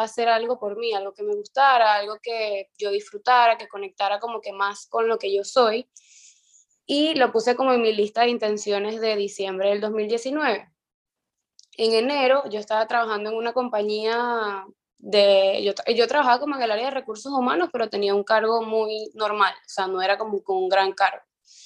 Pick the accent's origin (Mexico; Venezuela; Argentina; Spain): Venezuela; Coro, Falcón; Yo soy de Coro, que es una ciudad, pueblo muy pequeña de Venezuela